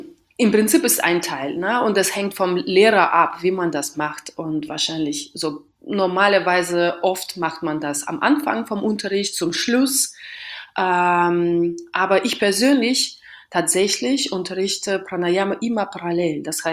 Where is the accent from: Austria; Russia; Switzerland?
Russia; Western Russia; ich komme aus Westrussland. Ja. Also quasi aus Russland komme ich schon, aber nicht von der Gegend.